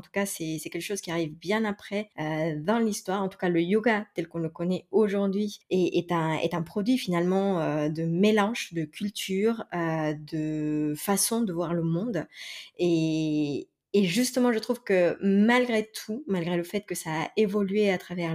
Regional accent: Mexico; French is a second language; moved away as an adult; now in France; Donc moi, je suis mexicaine. Je suis née et j'ai grandi au Mexique. Je suis arrivée en France après le bac, pour faire une prépa.

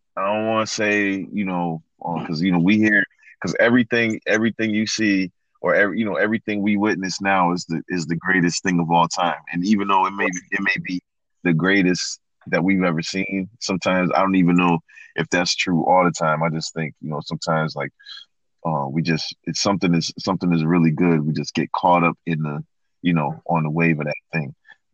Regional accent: New England, United States; from New England

